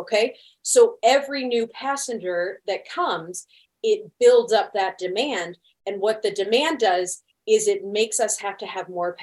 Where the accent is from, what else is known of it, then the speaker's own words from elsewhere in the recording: St. Louis, Missouri, United States; I am a girl from St. Louis, Missouri. So I grew up in the Midwest